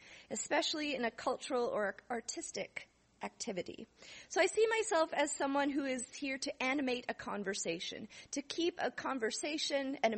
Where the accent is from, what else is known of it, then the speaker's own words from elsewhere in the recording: Manitoba, Canada; I grew up on Treaty 4 territory in Manitoba. Very rural, kind of the middle of nowhere.